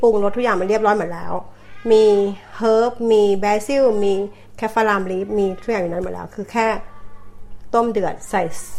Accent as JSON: {"language": "Thai", "region": "Bangkok", "country": "Thailand", "lives_now": "Australia", "said": "เป็นคนกรุงเทพค่ะ"}